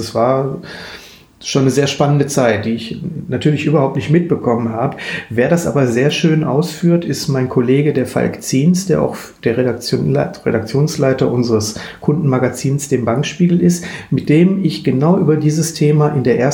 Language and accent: German; Duisburg, North Rhine-Westphalia, Germany; born there; Dazu muss ich mich jetzt erstmal als Nicht-Bochumer, sondern als gebürtiger Duisburger, der tatsächlich nur seine 8-9 Arbeitsstunden am Tag in Bochum verbringt, outen.